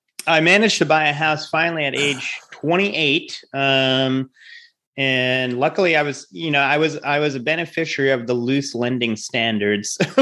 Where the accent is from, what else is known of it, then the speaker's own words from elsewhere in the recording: Rhode Island, United States; Because I'm from Rhode Island, so big store in Rhode Island.